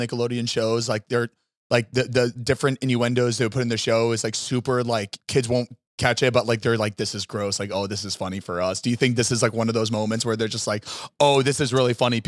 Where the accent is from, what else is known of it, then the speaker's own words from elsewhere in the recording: Florida, United States; I think because we're from Florida and it was like always so muggy and humid and hot.